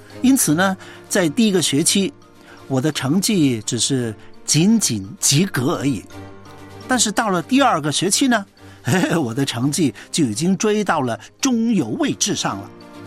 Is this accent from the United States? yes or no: no; northern China, China; now in Hong Kong; 我是北方人，粤语广东话是我完全不懂的一种方言，但是通过在香港的生活呢，都学了一点点，很勉强的能听能说